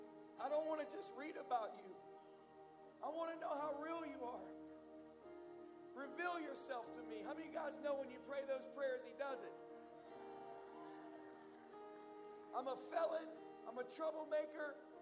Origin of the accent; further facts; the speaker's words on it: South Carolina, United States; now in California, United States; I was from South Carolina. I'm a pastor in California.